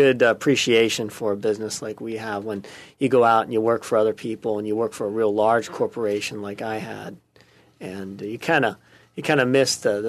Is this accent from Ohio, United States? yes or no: no; Santa Rosa, California, United States; I was born and raised here in Santa Rosa, and I went to Montgomery High School, went down to Southern California, went to USC, to the business school